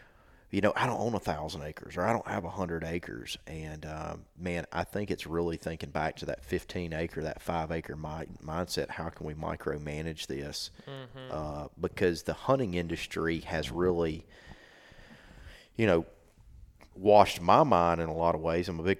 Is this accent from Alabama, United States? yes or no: yes; Alabama, United States; Stepping back, childhood, you know, I grew up in South Alabama, and we had, you know, 15 acres around my house.